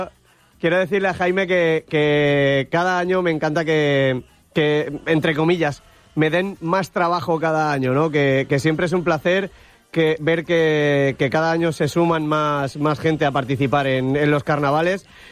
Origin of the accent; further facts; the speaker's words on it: Valencian Community, Spain; yo soy de Ella, me pilla muy cerquita a Villena